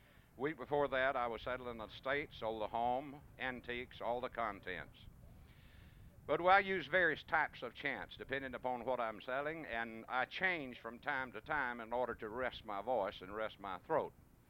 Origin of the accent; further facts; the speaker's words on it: Lawrenceburg, Tennessee, United States; from Lawrenceburg, Tennessee, the home of David Crockett.